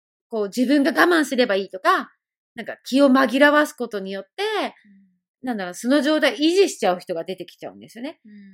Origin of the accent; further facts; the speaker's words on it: Fukuoka, Japan; now in Tokyo, Japan; まあ私もね、田舎、福岡の田舎から出てきて、今東京住んでますけども、もう結局東京長いですけども